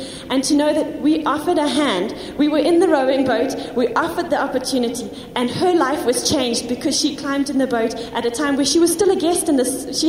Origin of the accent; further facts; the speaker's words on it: Grahamstown, Eastern Cape, South Africa; and I come from Grahamstown in the Eastern Cape.